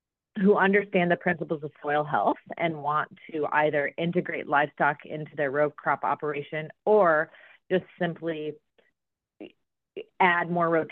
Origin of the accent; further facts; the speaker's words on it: Iowa, United States; but then I moved back to my home state of Iowa to work for a nonprofit called Practical Farmers of Iowa.